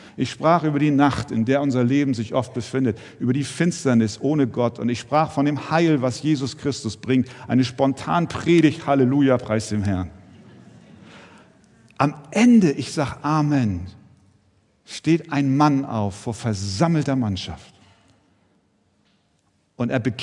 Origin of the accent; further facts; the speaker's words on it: Germany; Ich durfte neu lernen, dankbar zu sein für das, was ich in meinem Leben und was wir auch als Deutsche in unserem Land an Vorzügen genießen dürfen.